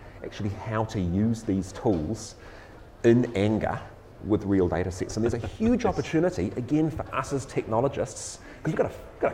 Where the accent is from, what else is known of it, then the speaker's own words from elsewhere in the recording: Rotorua, Bay of Plenty, New Zealand; I'll obviously give you one from my hometown of Rotorua.